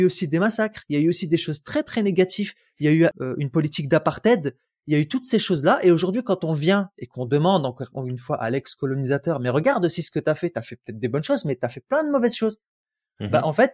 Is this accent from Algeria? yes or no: yes; Algeria; Moi, je suis algérien.